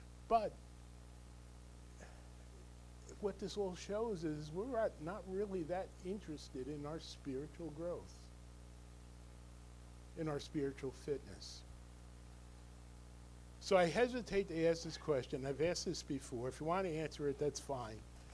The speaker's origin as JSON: {"language": "English", "region": "New Jersey", "country": "United States", "tie": "born or raised there", "said": "I grew up in Bergen County, and nothing was open Sunday mornings except churches."}